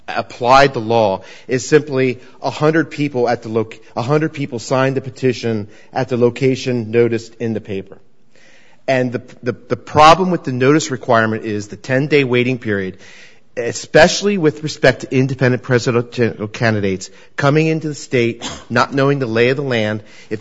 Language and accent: English; Pennsylvania, United States; I'm from Pennsylvania. I have no clue where those are.